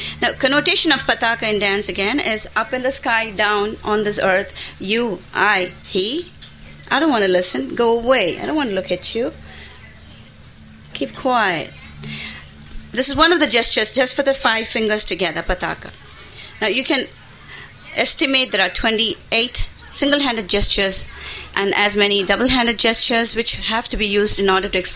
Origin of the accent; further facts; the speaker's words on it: Chennai, Tamil Nadu, India; born there; In Tamil Nadu, in Madras, which is presently called Tamil Nadu.